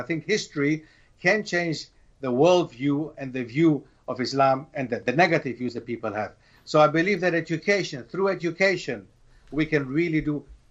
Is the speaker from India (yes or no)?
no; Germany; I used to go to a mosque in the city where I grew up in Germany, where we had an Islamic center